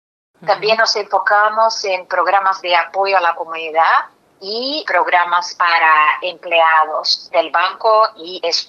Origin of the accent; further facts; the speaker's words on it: Brazil; Spanish is a second language; now in United States; Yo vine a Estados Unidos muy joven y le cuento un poco de mi propia experiencia. Creciendo en Brasil, yo era una mujer brasileña. Llegué a Estados Unidos, inmediatamente la gente me dice que soy hispana.